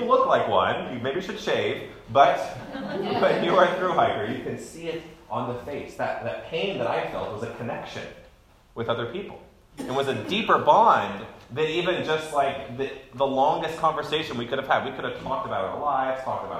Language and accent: English; Texas, United States; And so eventually people were like, where are you from? Texas. Okay